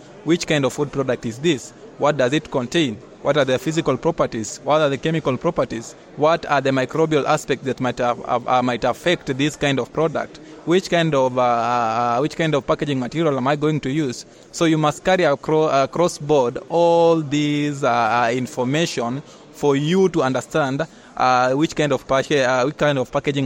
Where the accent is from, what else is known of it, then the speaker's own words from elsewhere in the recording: Kenya; Yes, I'm a Kenyan.